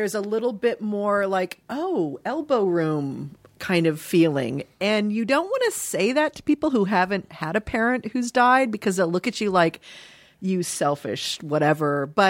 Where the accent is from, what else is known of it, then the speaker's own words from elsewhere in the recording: Dayton, Ohio, United States; born there; I was born in Dayton, Ohio. My mom was born and raised in Dayton